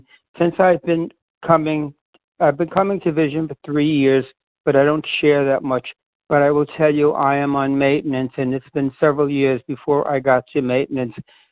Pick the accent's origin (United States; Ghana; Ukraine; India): United States; Rockaway Beach, New York; I am from Rockaway Beach, New York, and I'm a long timer.